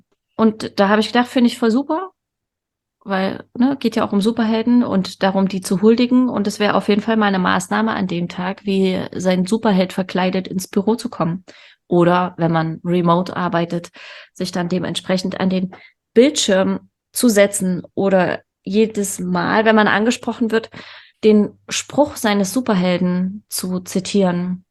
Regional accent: East Germany, Germany; Ich komme aus dem Osten. Bei uns ist immer gruselig.

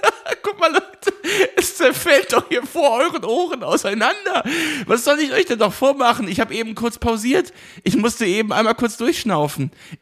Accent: Remagen, Rhineland-Palatinate, Germany; in Kripp. Ja, in der Nähe meiner Heimatstadt Remagen in Kripp war auch eine Dachgeschosswohnung.

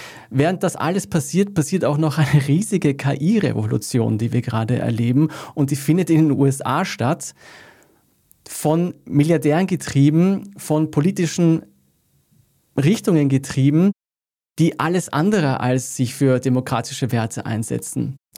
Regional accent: Austria; auch als Österreicher mir zu überlegen, was kann ich denn dagegen tun?

